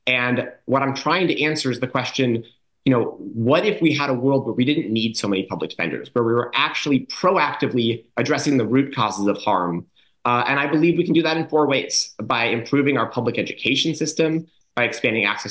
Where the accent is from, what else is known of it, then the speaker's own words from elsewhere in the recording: Ashland, Oregon, United States; born there; I was born in Ashland, Oregon